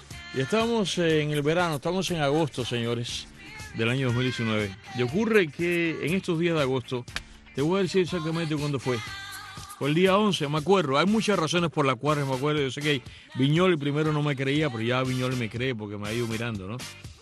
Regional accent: Matanzas, Cuba; nosotros somos una familia de Matanzas, de las Matanzas y La Habana a la vez. Y yo crecí pues en Varadero, de niño

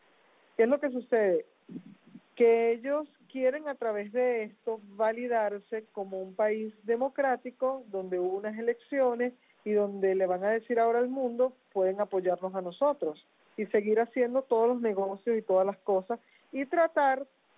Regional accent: Venezuela; nosotros nos vayan a desconocer como venezolanos que estamos en el exterior.

